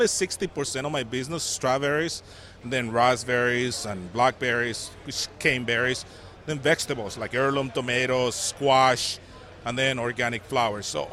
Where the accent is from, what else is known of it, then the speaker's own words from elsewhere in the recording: Mexico; And I come from Mexico, and I come from a farming family. My father was a farmer, and I have a couple of brothers that farm in Mexico.